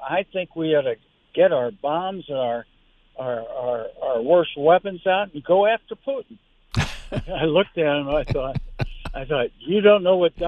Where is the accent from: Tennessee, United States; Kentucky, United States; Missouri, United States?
Missouri, United States; St. Louis; But I've also, since childhood, I grew up in St. Louis, been a big Cardinal fan.